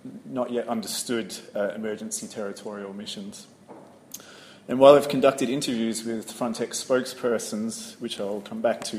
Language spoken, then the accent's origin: English; Australia; also born or lived in United States; now in United Kingdom; I'm originally from Australia, but have been living in the US, working on the US-Mexico border for quite a number of years. And more recently, I've come to the UK